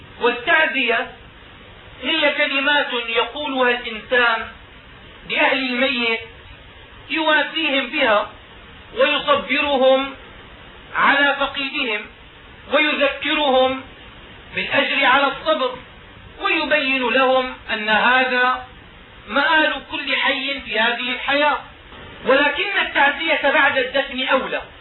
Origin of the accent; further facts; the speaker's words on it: Damascus, Damascus Governorate, Syria; وهكذا كان يفعل العلماء عندنا في دمشق